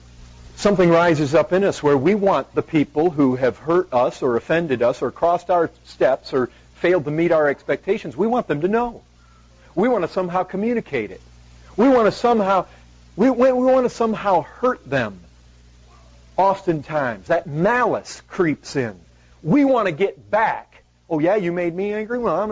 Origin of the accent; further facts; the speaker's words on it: Ireland; Sometimes, you know, I'm Irish and get all red, and people see it.